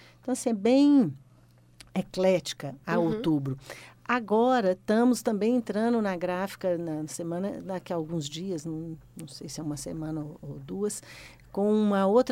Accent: Belo Horizonte, Minas Gerais, Brazil; Bom, eu sou mineira de Belo Horizonte, eu sou formada pela UFMG

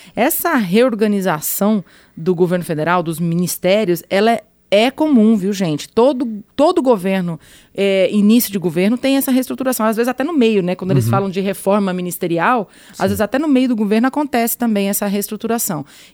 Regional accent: Florianópolis, Santa Catarina, Brazil; 4 semanas atrás eu fui para Florianópolis, para lá, para minha terra.

